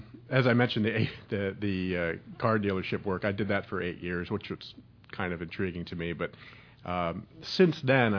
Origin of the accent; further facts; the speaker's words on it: Midwest, United States; I grew up in the Midwest. I played the probably typical Midwest summer and spring sports, softball, football, things like that.